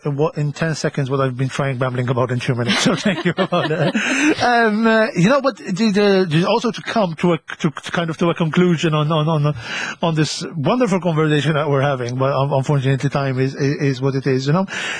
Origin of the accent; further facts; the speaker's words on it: Gozo, Malta; when I came out, I was 17, and you know, I'm from Gozo.